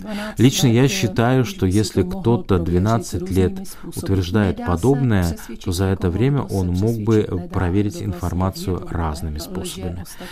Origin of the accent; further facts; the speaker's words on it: eastern Slovakia, Slovakia; Я родом из Восточной Словакии, из русинско-украинской семьи. Украинский язык я учила с детства, окончила украинскую гимназию